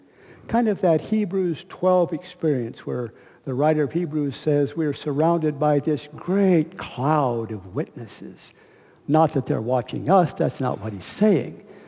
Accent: Oklahoma, United States; we weren't New Englanders by birth. Ann grew up in Arkansas, I grew up in Oklahoma, and we love New England.

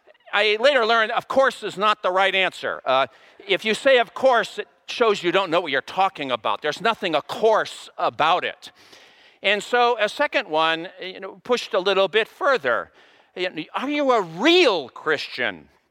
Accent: Wellesley, Massachusetts, United States; I grew up in Wellesley

